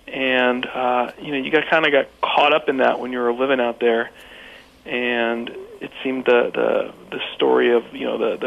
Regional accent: United States; first of all, I'm an American

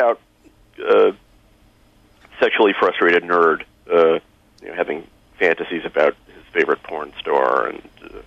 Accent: Queens, New York, United States

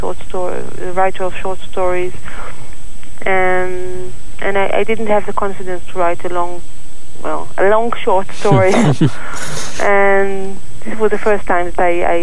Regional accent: Israel; English is a second language; moved away as an adult; now in England, United Kingdom; No, I'm from Israel. I'm only been living for 2 years now. I moved just because of some... my husband work here, but I consider myself from Israel. I can't say that I'm from England.

